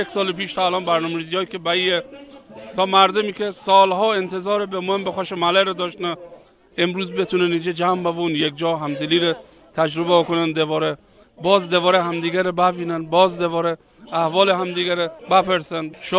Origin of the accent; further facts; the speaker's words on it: Iran; همه ما ایرانی هستیم همدل و همصدا باشیم